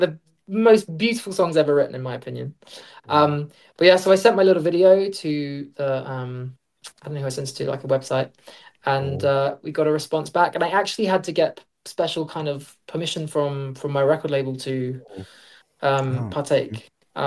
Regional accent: United Kingdom; like in the UK, I'm trying to be what's the word, politically correct, because it's my home country at the end of the day, you know. I'm from there

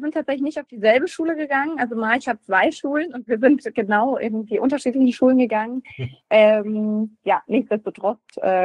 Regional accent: Böttingen, Baden-Württemberg, Germany; Also ich komme aus Böttingen, auch ein Vorort von Freiburg und das ist gar nicht so weit.

